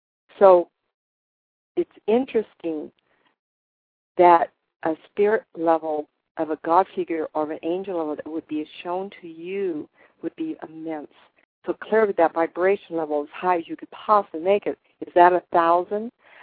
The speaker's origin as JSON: {"language": "English", "region": "California", "country": "United States", "said": "I'm from Northern California, and I have friends there tonight who are listening to the show."}